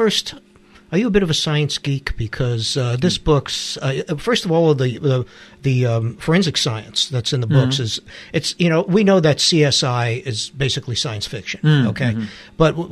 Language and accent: English; New York, United States; Another thing, I grew up in New York.